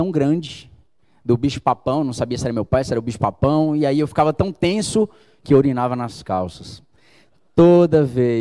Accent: Cândido Sales, Bahia, Brazil; Eu sou do interior da Bahia, numa cidadezinha pequenininha chamada Cândido Sales.

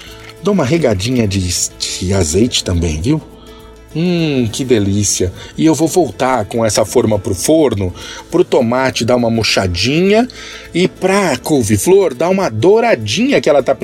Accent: São Paulo, Brazil; eu sou paulistano, né?

